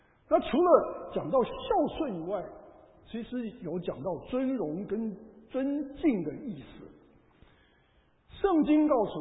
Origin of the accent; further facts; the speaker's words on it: Taiwan; 我不记得小的时候在台湾这个过母亲节哦